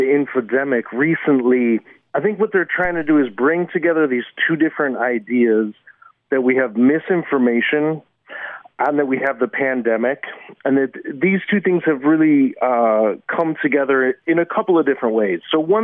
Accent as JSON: {"language": "English", "town": "Chicago", "region": "Illinois", "country": "United States", "lives_now": "Auckland, New Zealand", "said": "I'm from Chicago. These days I'm a digital media researcher at University of Auckland."}